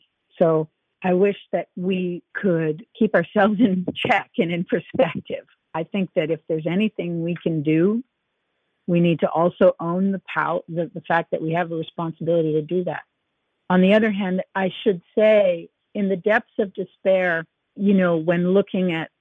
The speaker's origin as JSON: {"language": "English", "country": "United States", "accent": "American", "said": "a man overheard me speaking with somebody in my American accent"}